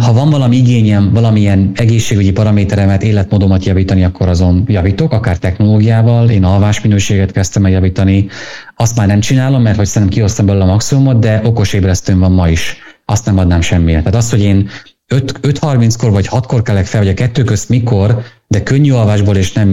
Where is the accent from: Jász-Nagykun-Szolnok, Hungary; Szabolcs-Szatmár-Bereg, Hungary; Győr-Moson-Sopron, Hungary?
Szabolcs-Szatmár-Bereg, Hungary; Azért én Szabolcsból jövök, én láttam, meg látom, milyen az igazi magyar diéta.